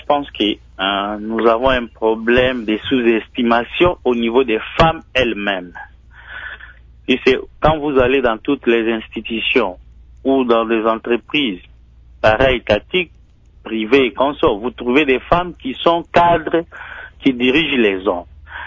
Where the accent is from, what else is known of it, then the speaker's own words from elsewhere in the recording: Équateur, DR Congo; moi je suis de l'Équateur, bon aujourd'hui c'est la Chapa, Équateur, je ne sais pas, avec les démembrements des provinces